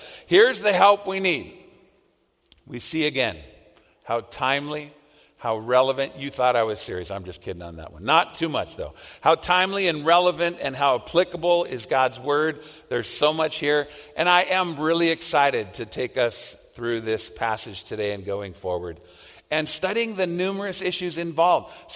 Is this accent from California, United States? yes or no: yes; California, United States; Well, come on, I grew up in Southern California.